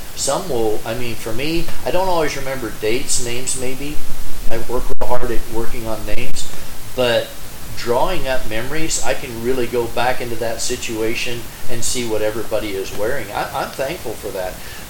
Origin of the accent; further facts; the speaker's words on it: the South, United States; You know, I'm from the South, and you usually say, how's your dog?